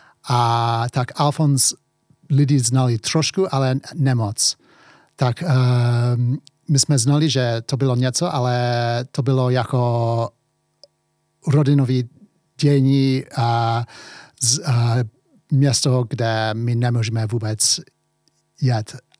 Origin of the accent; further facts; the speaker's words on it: England, United Kingdom; Czech is a second language; now in Czech Republic; asi můžete slyšet, že nenarodil jsem se tady v České republice. Narodil jsem se v Anglii. Moje maminka je Angličanka